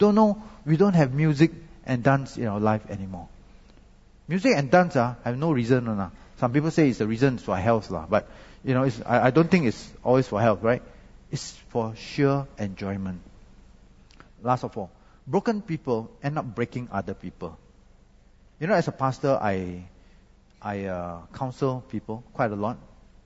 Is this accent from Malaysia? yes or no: yes; Malaysia; I am Malaysian, so, you see, in Malaysia, you take any wrong road, it's okay, because you can U-turn on any road.